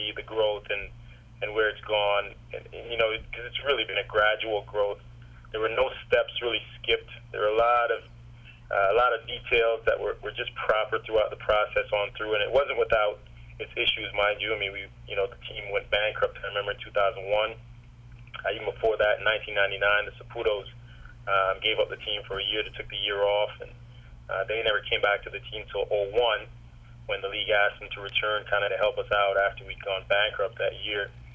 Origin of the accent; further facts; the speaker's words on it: Jamaica; I mean, I'm Jamaican